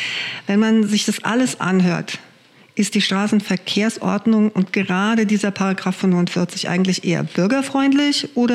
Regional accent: Kaiserslautern, Rhineland-Palatinate, Germany; ich bin ja groß geworden in Hohenecken, das ist ein Stadtteil von Kaiserslautern, und da führt durch den Ort eine Bundesstraße.

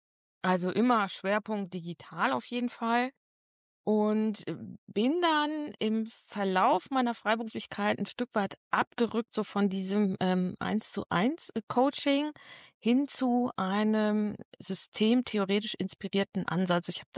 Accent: Osnabrück, Lower Saxony, Germany; born there; now in Hamburg, Germany; Hamburg ist allerdings nicht meine Geburtsstadt. Ich bin in Osnabrück geboren und habe dort angefangen, nach dem Abi ganz klassisch BWL zu studieren an der Uni.

